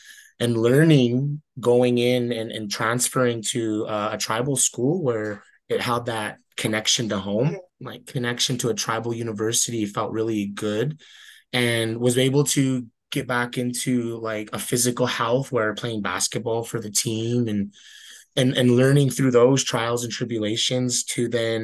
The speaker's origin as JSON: {"language": "English", "town": "Blackfeet Reservation", "region": "Montana", "country": "United States", "tie": "born or raised there", "said": "born and raised on the Blackfeet Reservation. I work for the state of Montana under DPHHS as a zero suicide grant manager."}